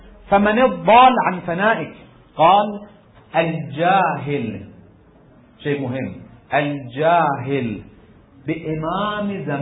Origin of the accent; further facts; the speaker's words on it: Tehran, Tehran Province, Iran; now in Qom, Iran; أنا كرجل إيراني جئت من مدينة أخرى من طهران، يعني ما كنت بعيد